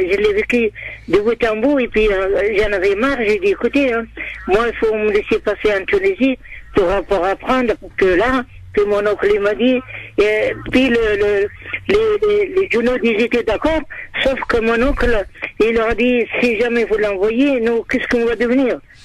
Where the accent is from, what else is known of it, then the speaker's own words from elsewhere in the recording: Algeria; Moi, je suis algérien, je suis né aussi. J'ai vécu la guerre d'Algérie. Et pendant la guerre d'Algérie, bon, j'avais 7 ans quand la guerre a commencé.